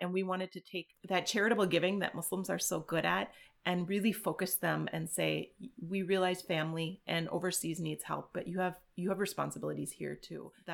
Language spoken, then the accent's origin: English; Minnesota, United States; So I'm Minnesota born and bred. Grew up in a very, very tiny town of about 100 people. I grew up Lutheran in the Christian faith